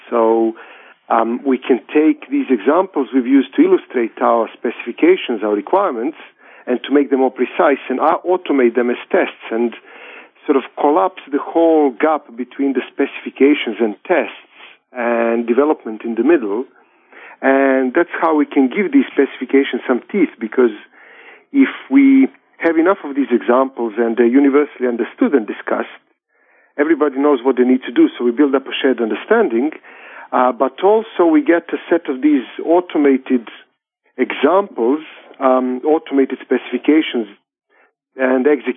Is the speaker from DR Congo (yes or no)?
no; Serbia; now in London, United Kingdom; At the moment, I'm in London. I'm originally from Serbia